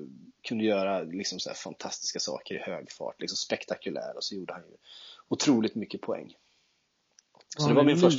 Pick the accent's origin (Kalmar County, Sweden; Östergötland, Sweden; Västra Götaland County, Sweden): Kalmar County, Sweden; Västervik; utan det var ju engelsk fotboll som var det enda alternativet där jag växte upp då i Västervik.